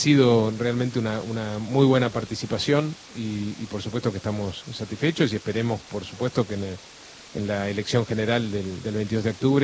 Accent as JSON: {"language": "Spanish", "region": "Entre Ríos", "country": "Argentina", "said": "yo fui a votar esta mañana a mi pueblo en Entre Ríos"}